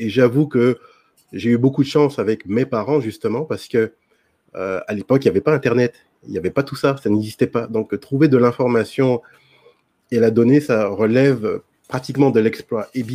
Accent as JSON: {"language": "French", "country": "France", "tie": "born or raised there", "moved": "yes", "lives_now": "Canada", "said": "je suis originaire des Antilles, de la Guadeloupe. Mes deux parents sont de la Guadeloupe, mais moi je ne suis pas né en Guadeloupe, je suis né en France et j'ai vécu toute ma vie en France, toute ma vie en Europe, et puis depuis quelques années j'habite au Canada, en Amérique du Nord"}